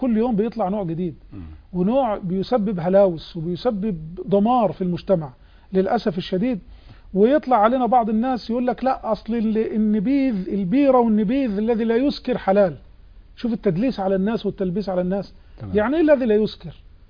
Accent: Port Said, Port Said Governorate, Egypt; شوربه بيسموها شوربه عندنا في بورسعيد مشهوره البكلاويز

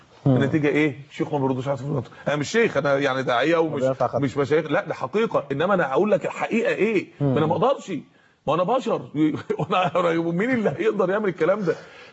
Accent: Mansoura, Dakahlia, Egypt; عندنا في المنصوره

